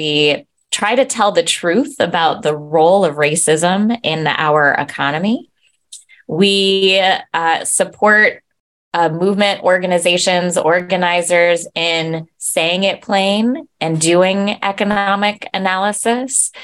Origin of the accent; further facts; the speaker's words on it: Cleveland, Ohio, United States; now in Oakland, United States; I use she, her pronouns. I'm originally from Cleveland, Ohio, small suburb outside of Cleveland, Ohio. And I live in Oakland, California.